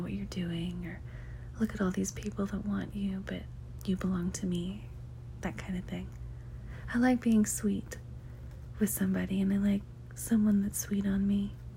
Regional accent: United States; I think that as an American, it's easy to just sort of get lost in your own country

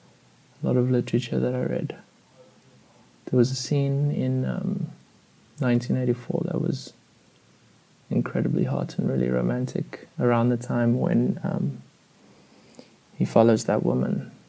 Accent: South Africa; I'm South African.

